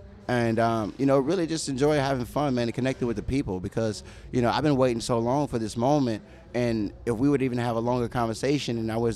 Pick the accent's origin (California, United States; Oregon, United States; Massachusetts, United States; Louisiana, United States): Louisiana, United States; now in Minnesota, United States; I'm from Louisiana.